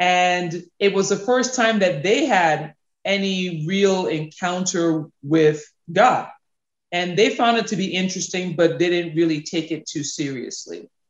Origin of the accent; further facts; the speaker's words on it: St. Thomas, U.S. Virgin Islands; So I'm from St. Thomas, U.S. Virgin Islands, and growing up, I grew up in a Christian household.